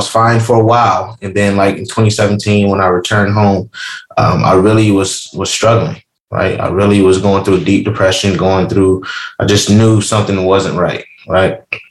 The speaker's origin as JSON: {"language": "English", "town": "Rochester", "region": "New York", "country": "United States", "tie": "born or raised there", "said": "I grew up in Rochester, New York, a very poor city, right, in the inner city."}